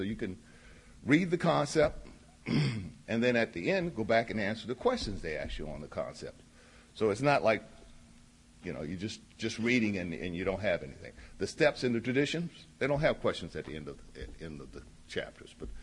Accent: Maryland, United States; I'm from the Tri-County area of Southern Maryland. That's where my home group is.

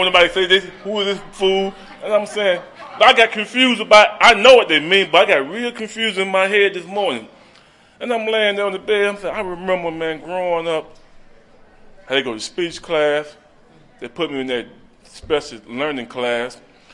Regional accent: North Carolina, United States; I'm from North Carolina, I'm a country boy, born and raised in North Carolina. My grandma raised me.

